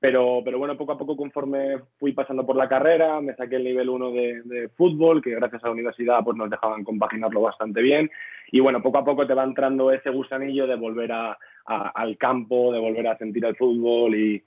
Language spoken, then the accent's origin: Spanish; Ciudad Real, Castilla-La Mancha, Spain; yo soy de Ciudad Real, de una ciudad de allí de Castilla-La Mancha